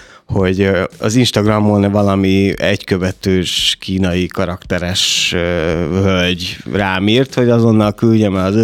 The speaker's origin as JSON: {"language": "Hungarian", "town": "Oroszlány", "region": "Komárom-Esztergom", "country": "Hungary", "tie": "born there", "said": "például oroszlányban születtem"}